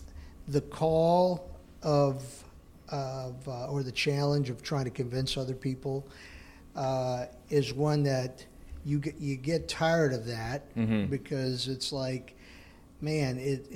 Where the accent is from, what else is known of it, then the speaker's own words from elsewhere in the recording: United States; even though I'm Mexican American, mm-hmm. my parents were farm workers, we lived right along the border for many years before moving to California